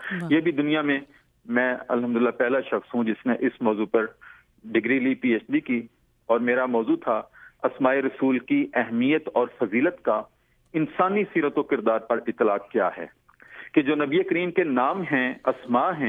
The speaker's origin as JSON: {"language": "Urdu", "town": "Sahiwal", "region": "Punjab", "country": "Pakistan", "tie": "born or raised there", "said": "میں بنیادی طور پر ساہیوال سے تعلق رکھتا ہوں. 14 ستمبر 1961 کو میری ساہیوال شہر میں میری پیدائش ہوئی, پاکستان کا ایک شہر ہے وہاں."}